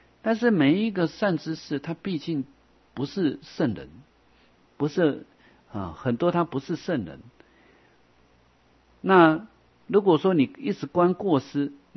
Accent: Taiwan; 我常常问那些好来我们台湾学中文的国外学生

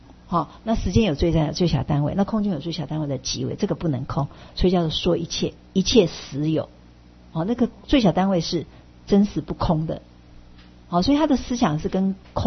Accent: China; 哦，我们中国人更是好简，那不用说，那印度人都觉得说不容易维持了哈。

